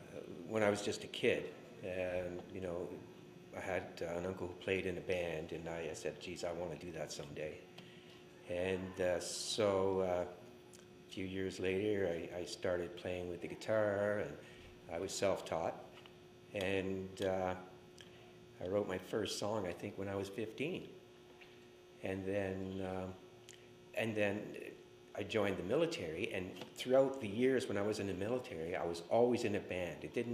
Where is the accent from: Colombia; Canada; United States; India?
Canada; Timmins, Ontario; a friend of mine from my hometown in Timmins